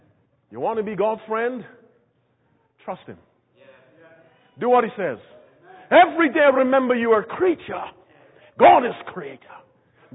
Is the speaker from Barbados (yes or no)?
yes; Barbados; When I was growing up in the Barbados in the West Indies, we had an expression.